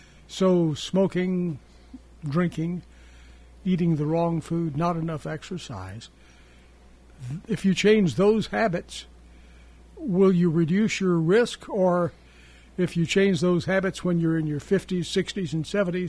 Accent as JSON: {"language": "English", "region": "the South", "country": "United States", "said": "So if we goodness knows, and we're from the South, we eat too much fried food, things like that."}